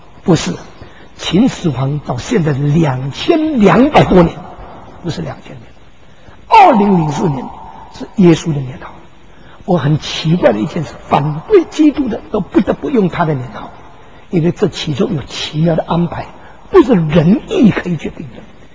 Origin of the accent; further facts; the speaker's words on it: China; 所以希伯来文化那些懂旧约的人一听见耶稣讲这句话，跟我们中国人的回应是不一样的。